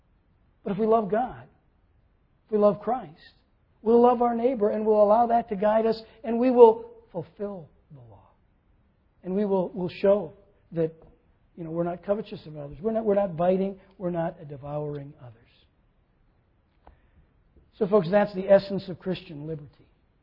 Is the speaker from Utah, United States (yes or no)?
no; Minnesota, United States; You know, I grew up in Minnesota, and we did a lot of ice skating.